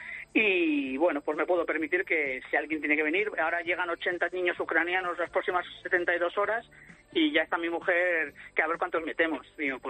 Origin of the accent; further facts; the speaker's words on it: Madrid, Community of Madrid, Spain; Sí, yo soy de Madrid y, bueno, mi madre y mi familia viven en el País Vasco, pero yo nací en Madrid y soy del foro.